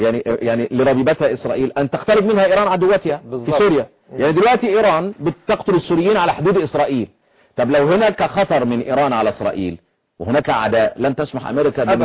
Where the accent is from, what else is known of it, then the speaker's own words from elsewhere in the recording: Egypt; احنا كده كمصريين.